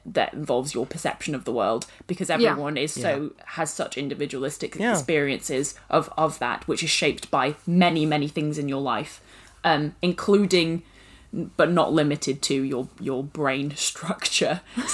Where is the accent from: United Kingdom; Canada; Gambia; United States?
United Kingdom; I mean, I do, but I'm British.